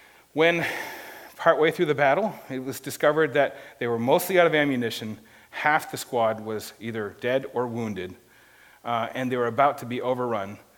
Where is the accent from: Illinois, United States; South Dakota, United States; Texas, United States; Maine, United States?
Maine, United States; Now, another thing you might not know about me is I'm from Maine.